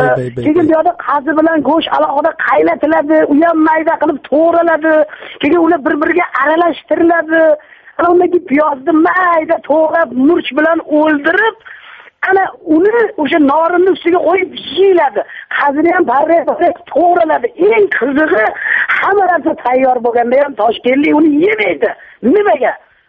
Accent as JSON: {"language": "Uzbek", "region": "Tashkent", "country": "Uzbekistan", "tie": "born or raised there", "said": "chunki men toshkentlikman, toshkentda tug'ilib o'sganman."}